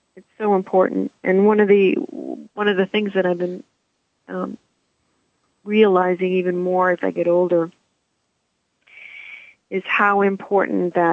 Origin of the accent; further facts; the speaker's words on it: Braintree, Massachusetts, United States; I grew up in Braintree, Massachusetts, but that doesn't mean there's not wisdom keepers there that have tread that earth.